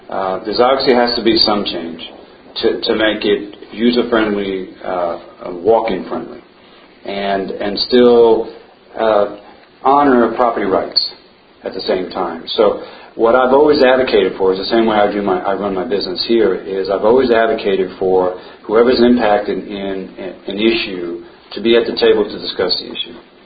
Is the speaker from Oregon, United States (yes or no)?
no; Long Island, New York, United States; Born and raised in Long Island. Obviously, I'm not a Texan. You can tell that by my accent.